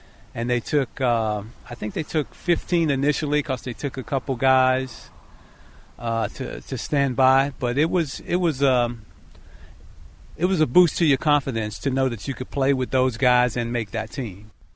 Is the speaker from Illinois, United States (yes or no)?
yes; Chicago, Illinois, United States; Being an inner-city kid, growing up in Chicago, going to Iowa City, which is a rural farming community, basically.